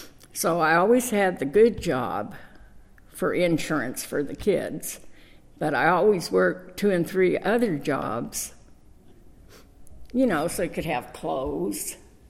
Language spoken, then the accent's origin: English; Needles, California, United States; I was born and raised in Needles